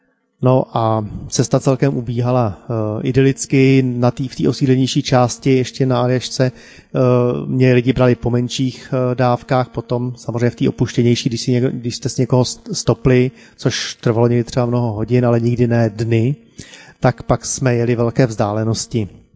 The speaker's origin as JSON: {"language": "Czech", "region": "Bohemia", "country": "Czechia", "said": "já jsem říkal, že jsem z Čech"}